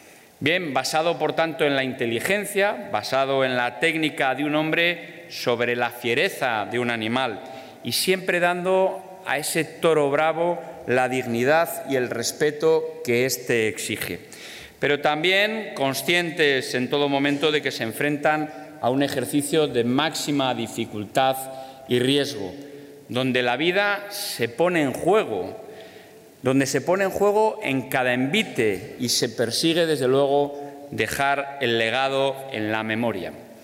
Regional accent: Salamanca, Castile and León, Spain; yo, como salmantino, me llena de orgullo

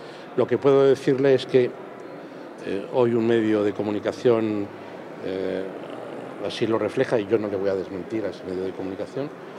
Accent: Castile and León, Spain; en el proyecto de mi tierra, en el proyecto de Castilla y León

